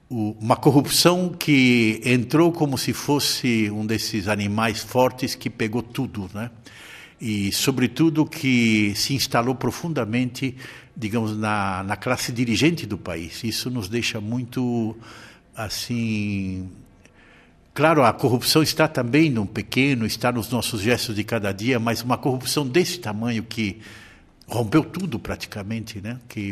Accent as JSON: {"language": "Portuguese", "country": "Brazil", "said": "eu tenho consciência, como brasileiro, de pertencer a uma nação muito grande, né?"}